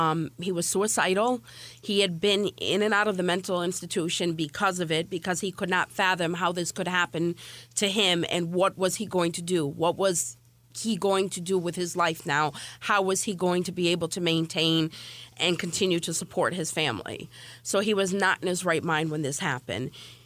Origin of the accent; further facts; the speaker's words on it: Hartford, Connecticut, United States; I am born and raised Hartford, Connecticut. I am as American as you get. I am French and Irish.